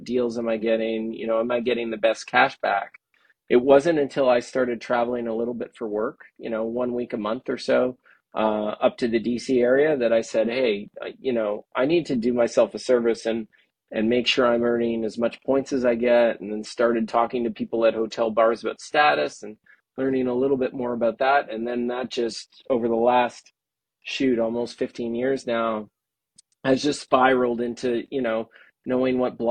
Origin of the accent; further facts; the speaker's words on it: Toronto, Ontario, Canada; I grew up in Toronto, Ontario, Canada.